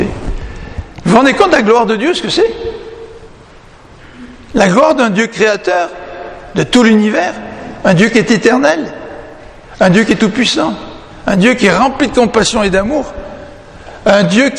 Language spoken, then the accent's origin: French; France; Comme quand moi, je suis venu de la France, puis j'avais certaines habitudes, tu sais, des bonnes habitudes, des habitudes françaises, tu sais. Mais quand tu arrives ici, c'est pas pareil